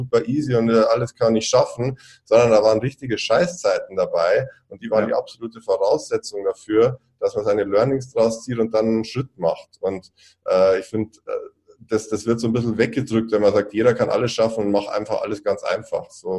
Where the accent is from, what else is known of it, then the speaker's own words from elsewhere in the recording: Bavaria, Germany; ich komme aus Süddeutschland, aus Bayern